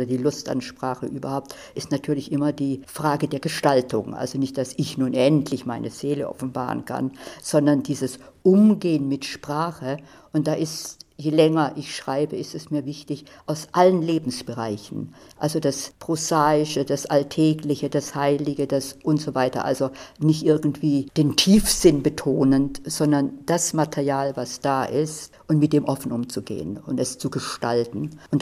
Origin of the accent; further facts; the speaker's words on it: Sulz am Neckar, Baden-Württemberg, Germany; Also ich bin in Süddeutschland geboren, in Sulz am Neckar. Das liegt ist so zwischen Obern, also da, wo der Neckar entspringt, ein bisschen darunter, wo Hölderlin auch beschrieben hat, wie der Neckar plötzlich verschwindet und wiederkommt. Da bin ich aber, weiß ich, 15 Jahre gewesen